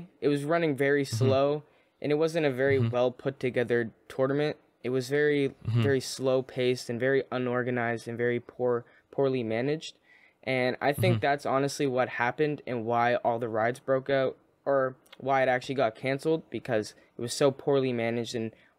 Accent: Canada; And I said, I'm from Canada.

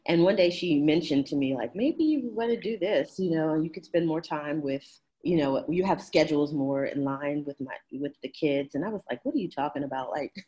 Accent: Maryland, United States; I'm from Prince George's County in Maryland, and so it was Prince George's County program.

